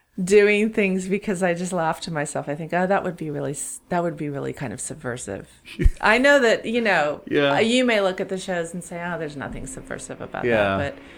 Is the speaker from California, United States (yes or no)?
yes; Altadena, California, United States; I am. I was born and raised in Altadena.